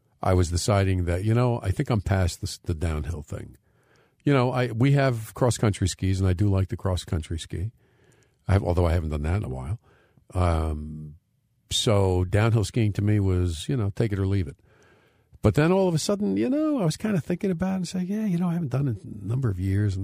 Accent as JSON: {"language": "English", "region": "New Jersey", "country": "United States", "said": "Hey, I'm from Jersey."}